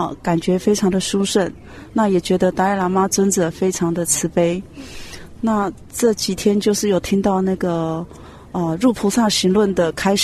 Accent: Taiwan; 我来自台湾，

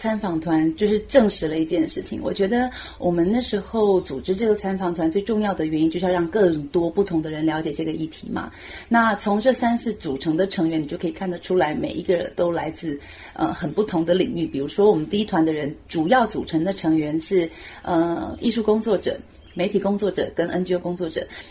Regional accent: Taiwan; 身为台湾人的我们

